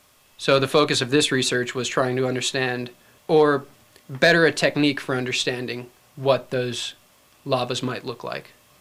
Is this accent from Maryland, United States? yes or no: no; Raleigh, North Carolina, United States; I'm from Raleigh, North Carolina. I'm a senior geology major.